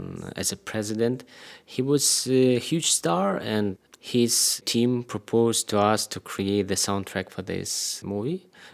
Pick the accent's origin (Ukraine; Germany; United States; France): Ukraine; Kyiv; I was born in Kyiv, and all my childhood was compared like with music